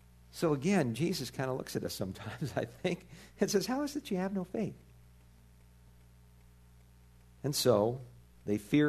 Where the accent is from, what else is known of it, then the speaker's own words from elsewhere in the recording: California, United States; Now again, growing up in Southern California, I'll tell you, one of the things we used to look forward to was the summer in Southern California